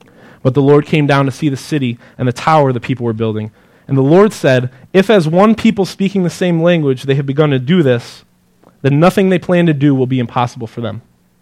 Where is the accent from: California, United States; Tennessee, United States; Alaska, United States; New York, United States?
New York, United States; Elmira; I was back in my hometown in Elmira.